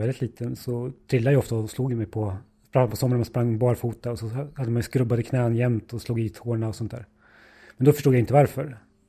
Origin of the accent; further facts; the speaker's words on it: Nyköping, Södermanland, Sweden; För jag kom ju från Nyköping då, eller uppvuxen i Nyköping.